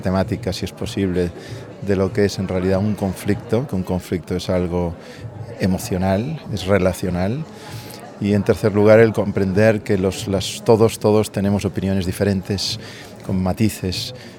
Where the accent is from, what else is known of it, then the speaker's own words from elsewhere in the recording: Barcelona, Catalonia, Spain; vengo de Barcelona